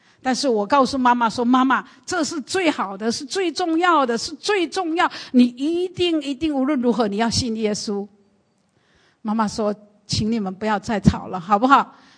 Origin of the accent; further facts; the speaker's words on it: Taiwan; 所以呢我在过去呢成长的路程，因为我们在台湾呢很注重升学